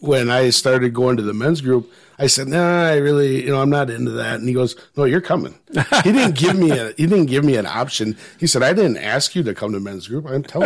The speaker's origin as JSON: {"language": "English", "town": "Marshfield", "region": "Wisconsin", "country": "United States", "tie": "born or raised there", "said": "I was born and raised in Marshfield, which is about 12 miles from Chile."}